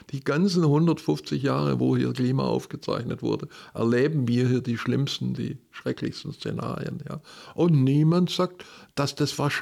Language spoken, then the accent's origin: German; Baden-Württemberg, Germany; als Schwabe